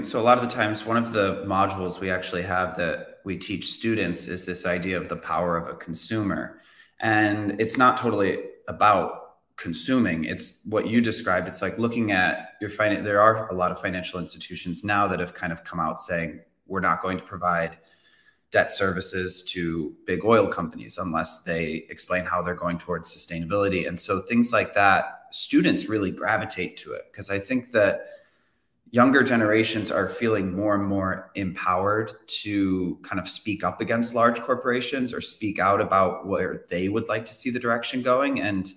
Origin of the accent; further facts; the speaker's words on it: Chicago, Illinois, United States; we're both born, like we're both from Chicago.